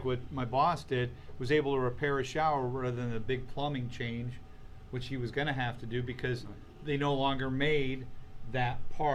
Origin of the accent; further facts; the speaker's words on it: Nebraska, United States; But, you know, hey, I'm from Nebraska. I've never been to the ocean